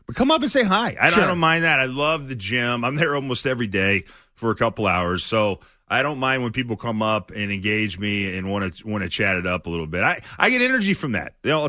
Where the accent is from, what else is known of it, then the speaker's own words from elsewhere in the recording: the South, United States; I'm from the South. I got Southern sensibilities.